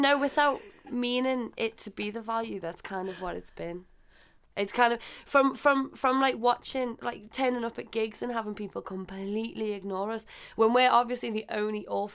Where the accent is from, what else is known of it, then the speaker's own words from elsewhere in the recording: Liverpool, North West England, United Kingdom; now in Nottingham, United Kingdom; I came to Nottingham from Liverpool.